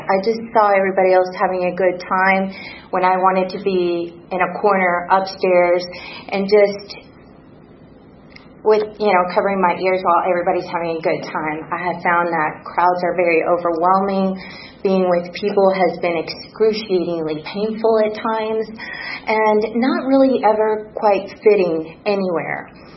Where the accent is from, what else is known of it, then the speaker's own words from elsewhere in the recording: Puerto Rico; I was raised, born and raised in Puerto Rico, and that matters eventually.